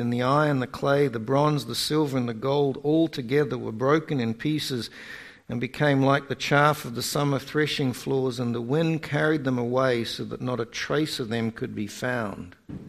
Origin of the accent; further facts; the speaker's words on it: Bungeet, Victoria, Australia; I come from a little country place called Bungeet, which is an Aboriginal word